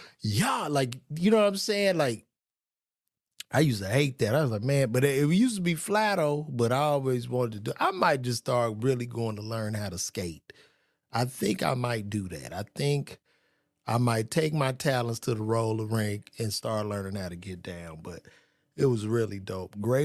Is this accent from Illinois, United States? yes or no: yes; Chicago, Illinois, United States; I've always envied people that can skate because I grew up in Chicago and I can't skate worth shit.